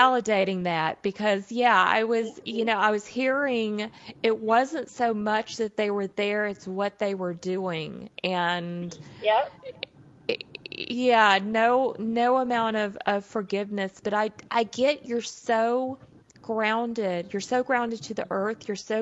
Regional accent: the South, United States; I don't talk very fast. I'm from the South.

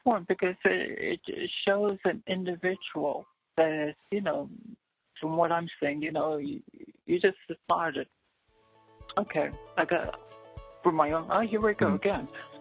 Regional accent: New Jersey, United States; I'm from New Jersey. How would somebody start something in New Jersey?

